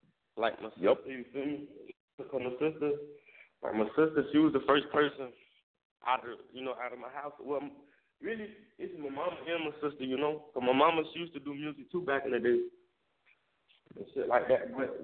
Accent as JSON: {"language": "English", "town": "Tampa", "region": "Florida", "country": "United States", "tie": "born or raised there", "lives_now": "Atlanta, United States", "said": "I said born and raised. I'm in Atlanta right now, you know. I'm in the A right now. Born and raised in Tampa, Florida."}